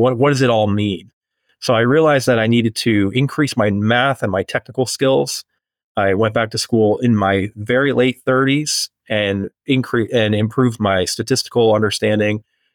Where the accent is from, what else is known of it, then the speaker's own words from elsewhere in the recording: New England, United States; I am originally from New England.